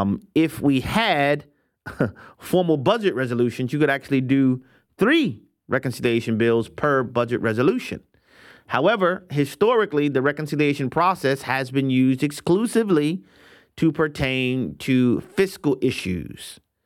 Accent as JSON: {"language": "English", "region": "Louisiana", "country": "United States", "tie": "born or raised there", "said": "House Speaker Mike Johnson from my home state of Louisiana was interviewed"}